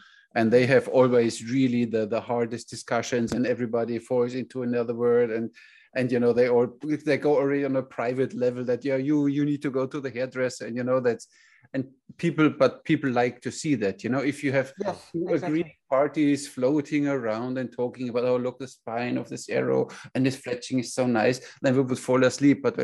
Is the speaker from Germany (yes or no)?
yes; Bavaria, Germany; English is a second language; if we would have done it in Germany, I'm from Bavaria and he's from Austria, we would have started talking in our regional language